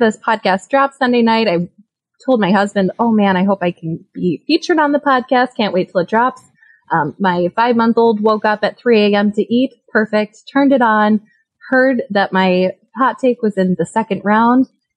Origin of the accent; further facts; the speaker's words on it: South Dakota, United States; now in Tampa, United States; I am a South Dakotan raised, but currently living in the Tampa area.